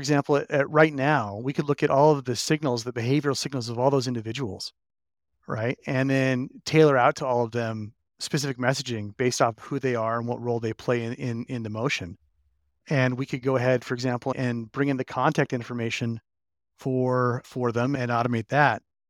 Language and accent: English; Detroit, Michigan, United States; I think about growing up in Detroit, I was there when the assembly lines workers were being replaced by robotics.